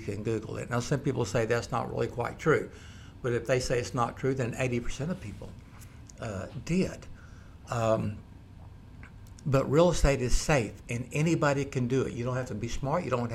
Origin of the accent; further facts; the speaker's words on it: Oklahoma, United States; now in Louisiana, United States; Yes, I'm from Oklahoma. I had a son that played with the Sooners. But I live in Louisiana, so I love the LSU Tigers.